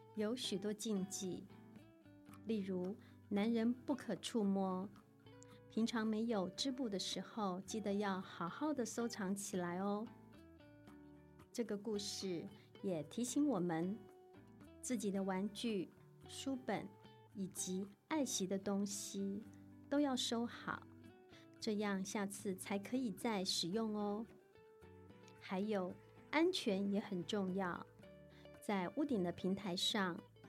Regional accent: Hualien County, Taiwan; 大家好，我的故乡在花莲

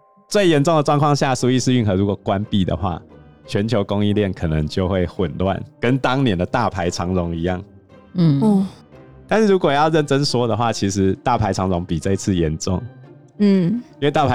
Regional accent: Taiwan; 我觉得身为一个台湾人，我实在有点难以理解这种宗教狂热啊。

